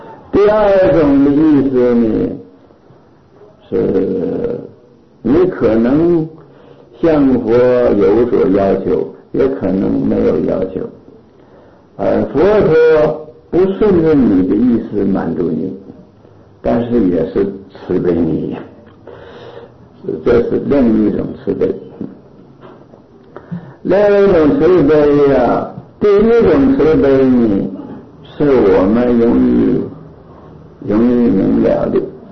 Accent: China; 我们这个我们中国人呢，平常讲话的时候也常提到一句话啊

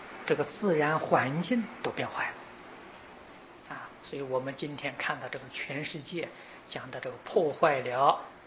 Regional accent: Taiwan; 没有我们台湾人住的房子这么大了

